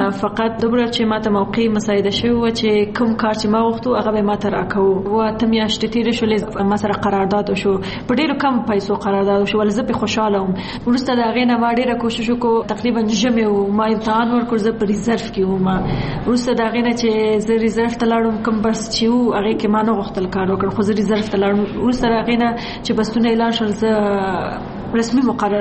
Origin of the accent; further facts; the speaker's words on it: Kunar, Afghanistan; زه د کونړ ولایت نه یم